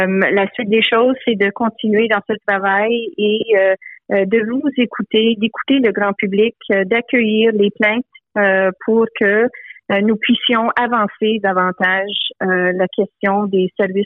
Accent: Ontario, Canada; en tant que franco-ontarienne

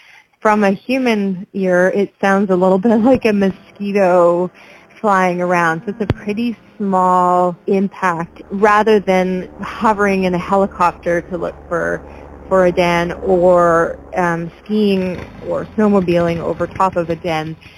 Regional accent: Yukon, Canada; So I'm a northern girl. I came from the Yukon, and I spent much of my childhood on skis and my adulthood as well.

